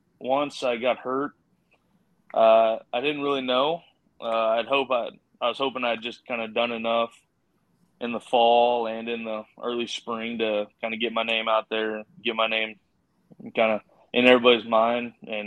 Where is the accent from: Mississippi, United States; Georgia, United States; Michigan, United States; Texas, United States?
Texas, United States; College Station; So he went to Texas A&M, and I'm originally from Call Station, which is same town